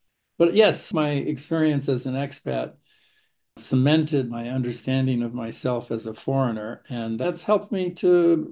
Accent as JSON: {"language": "English", "country": "United States", "said": "I didn't understand American politics, but ostensibly I was an American. I was an expat. I thought of myself as an American, but when I came back to this country to go to college, I discovered I was a foreigner in my own land."}